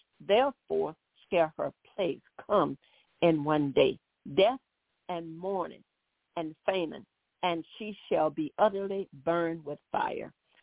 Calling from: New Orleans, Louisiana, United States; I am calling from New Orleans, Louisiana.

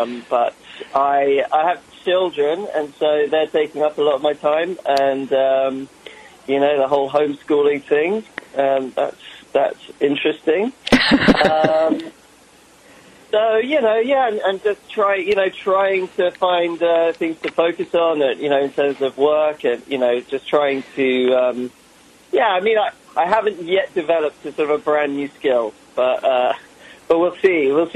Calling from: Santa Monica, California, United States; I'm in Santa Monica, Los Angeles.

